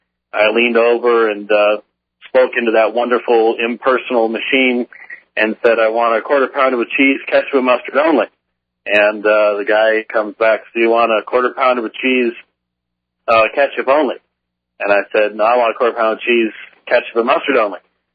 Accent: Phoenix, Arizona, United States; which has re-erupted again, by the way, in my hometown of Phoenix, Arizona

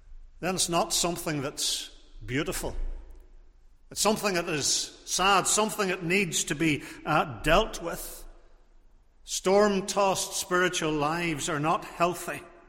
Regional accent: Portrush, Northern Ireland, United Kingdom; I grew up in Portrush, and there were plenty of stormy days there

